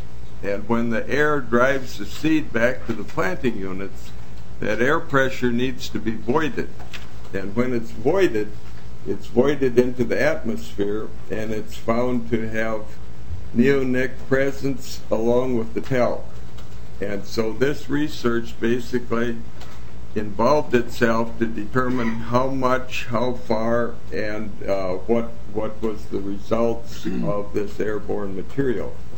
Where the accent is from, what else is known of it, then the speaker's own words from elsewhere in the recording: Cresco, Iowa, United States; I'm from Cresco, Iowa.